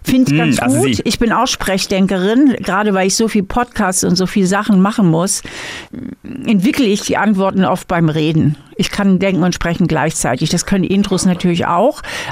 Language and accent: German; Germany; now in Switzerland; Also als Deutsche würde ich sagen, jemand legt mir einen Text vor und dann würde ich vielleicht sagen, nee, tut mir leid, das können wir so nicht machen. Na, da bräuchte ich in der Schweiz nochmal 5 Vorsätze davor